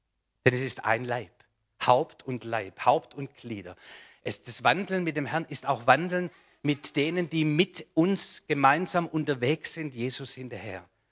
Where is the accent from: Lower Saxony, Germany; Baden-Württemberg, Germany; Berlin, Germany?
Baden-Württemberg, Germany; Nun, ich bin Schwabe.